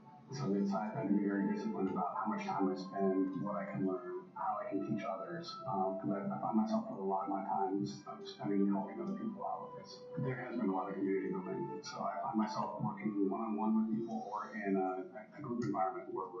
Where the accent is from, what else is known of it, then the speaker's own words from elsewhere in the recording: Maryland, United States; I'm from Maryland.